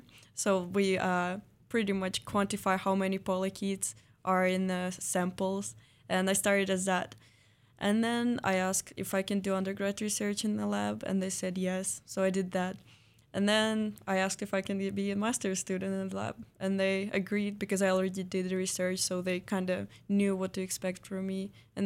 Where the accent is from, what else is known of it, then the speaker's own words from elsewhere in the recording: Moscow, Russia; now in Oregon, United States; I'm from Moscow, Russia, and it's plain. We don't have any mountains and we don't have any ocean.